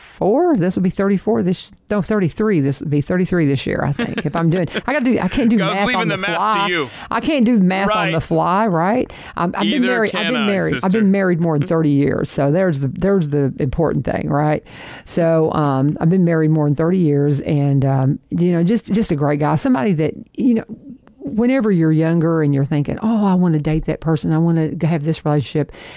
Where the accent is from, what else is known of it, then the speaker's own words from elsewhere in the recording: Kentucky, United States; he's like intense northerner, and I'm from Kentucky.